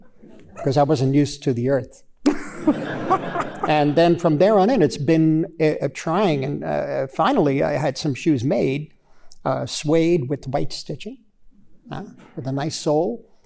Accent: New York, United States; I depended on him greatly because, you know, I'm a New Yorker.

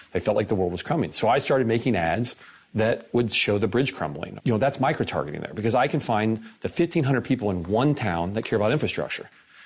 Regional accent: United States; Yeah, I mean, I wouldn't want that. I'm American.

